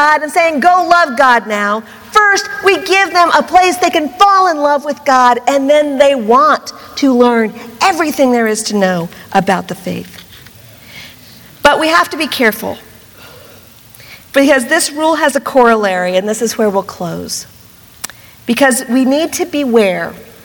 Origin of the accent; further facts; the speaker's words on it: Columbus, Ohio, United States; I grew up near Columbus, Ohio. It's the test market for every fast food chain there is.